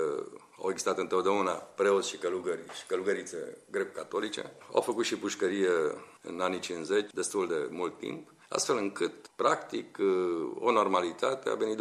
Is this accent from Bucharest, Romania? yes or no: yes; Bucharest, Romania; Și am copilărit aici în București printre ei